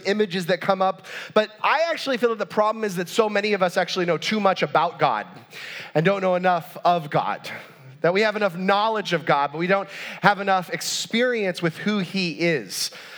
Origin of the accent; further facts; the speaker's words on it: California, United States; growing up in Southern California in relatively low-income family, Disneyland was like a maybe once a year thing for our family